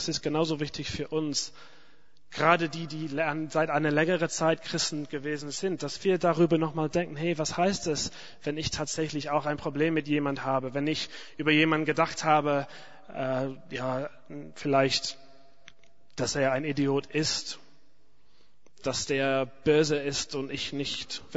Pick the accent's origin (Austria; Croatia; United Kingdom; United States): United Kingdom; England; German is a second language; now in Germany; als Engländer interessiert mich gar nicht, was jetzt so gleichzeitig passiert, so vom Fußball her.